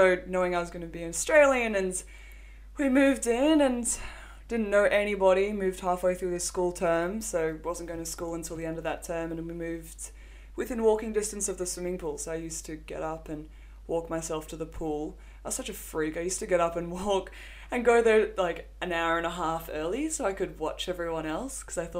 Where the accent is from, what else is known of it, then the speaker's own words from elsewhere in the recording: Malawi; I mean, I come from Malawi, where there's rolling blackouts every few hours. There's one traffic light which doesn't work